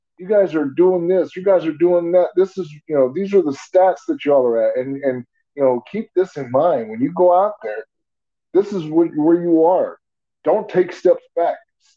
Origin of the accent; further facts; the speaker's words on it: Texas, United States; And then as I got older, because I'm from Texas, I kind of, drifted towards the Houston Oilers